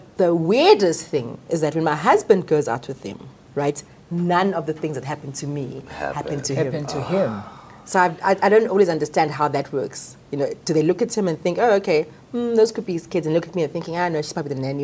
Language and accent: English; Harare, Zimbabwe; I was born in Harare, Zimbabwe, to a South African mom. So my mom was South African, my dad is Zimbabwean.